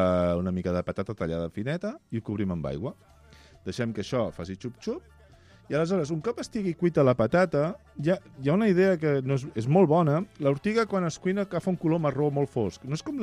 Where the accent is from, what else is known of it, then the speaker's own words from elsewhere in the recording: Catalonia, Spain; Mira que som catalans, eh?